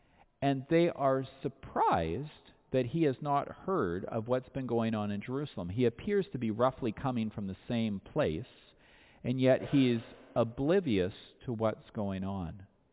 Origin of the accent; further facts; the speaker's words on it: Winnipeg, Manitoba, Canada; And I'm from Winnipeg, and I love free stuff.